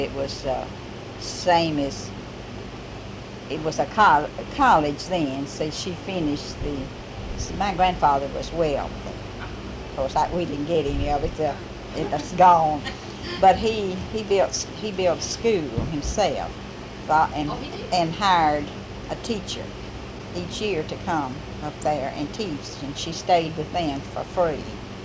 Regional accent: Woolmarket, Mississippi, United States; We moved then down to Woolmarket and lived there all the rest. Of course, I grew up in Woolmarket. That's the only home I ever knew. Married and came up this way.

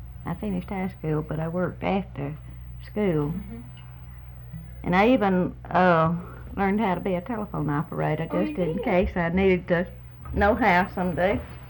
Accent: Des Arc, Arkansas, United States; born there; I was born in Desert.

